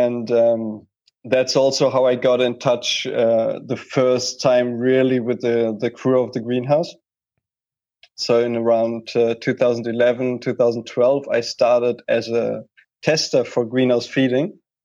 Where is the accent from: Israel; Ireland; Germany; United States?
Germany; English is a second language; I'm originally from Germany. So I grew up under prohibition